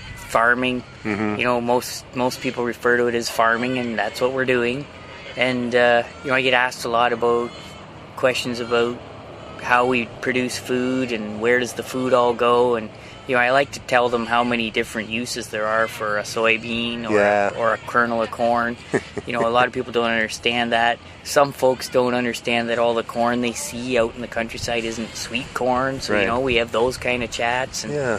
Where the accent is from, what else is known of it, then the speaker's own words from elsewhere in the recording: Haldimand, Ontario, Canada; I grew up farming down in Haldimand, so farming's always been in my blood.